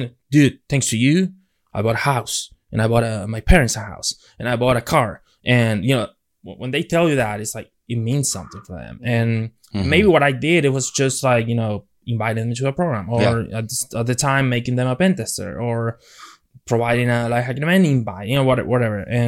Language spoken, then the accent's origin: English; Argentina; Like, yeah, I am from Argentina.